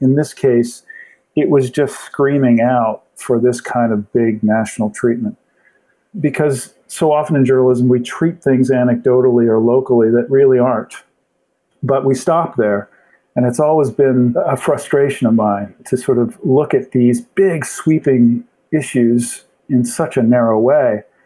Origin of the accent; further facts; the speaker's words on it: Halifax, Nova Scotia, Canada; Halifax, which is my hometown, Halifax, Nova Scotia